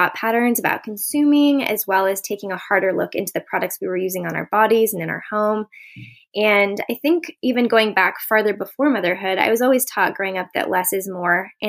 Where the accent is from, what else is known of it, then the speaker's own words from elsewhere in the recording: Boise, Idaho, United States; I am from Boise, Idaho.